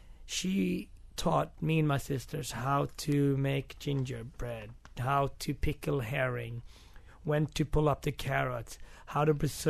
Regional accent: Gothenburg, Västra Götaland, Sweden; Yeah, I grew up in Sweden, and I have a Swedish mother and father.

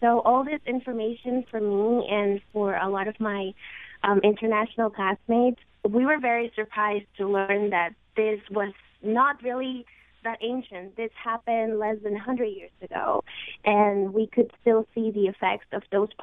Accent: Peru; Well, I'm actually from Peru, so I wasn't familiar with the whole history of segregation in the United States.

